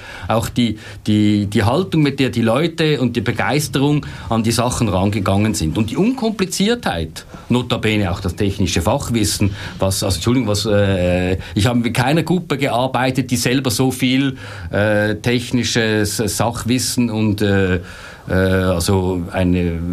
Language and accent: German; Switzerland; gerade ich als Schweizer oder Kathi als Österreicherin gehören zum deutschsprachigen Kulturraum